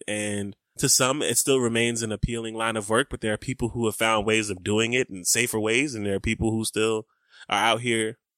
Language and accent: English; the South, United States; There are some places that I hear, or I've heard, you know, growing up in the South in the 90s in churches.